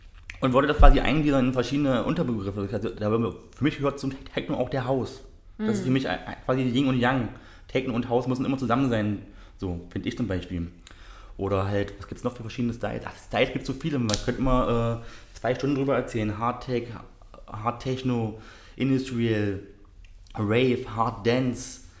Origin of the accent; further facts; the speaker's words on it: Magdeburg, Saxony-Anhalt, Germany; nee, ich bin Magdeburger.